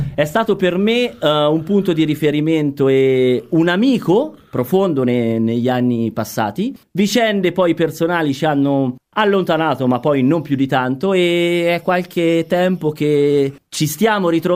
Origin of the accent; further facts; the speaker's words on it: Perugia, Umbria, Italy; moved away as an adult; now in Gualdo Tadino, Italy; ho 41 anni e sono ben 21 anni che vivo a Gualdo, e quindi ho passato più tempo a Gualdo che a Perugia.